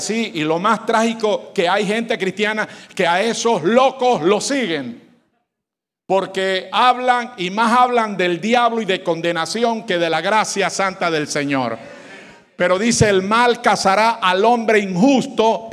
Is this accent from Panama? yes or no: yes; Panama; porque soy panameño y amo mi nación